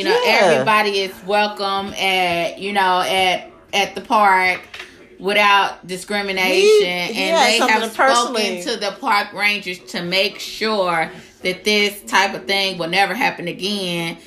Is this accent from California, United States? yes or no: no; Indianapolis, Indiana, United States; we come from Indianapolis, aka Naptown, aka the Sleepy City.